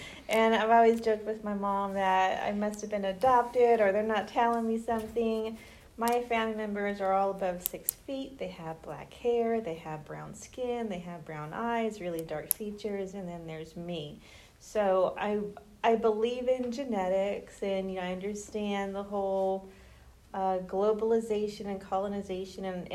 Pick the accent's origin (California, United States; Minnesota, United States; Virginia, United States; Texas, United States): California, United States; Los Angeles; Los Angeles, California.